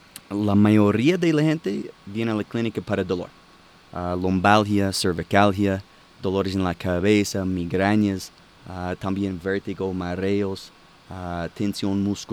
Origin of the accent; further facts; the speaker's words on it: Dallas, Texas, United States; Spanish is a second language; moved away as an adult; now in Colombia; Yo soy de Dallas, Texas.